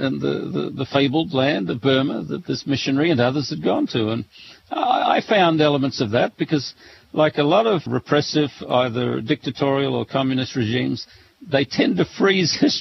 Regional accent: Australia; Well, it was wonderful for me because I'm an Australian

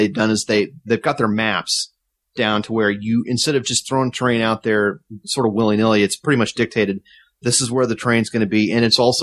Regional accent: Springfield, United States; It's my hometown. I'm going to be down there staying with the old family.

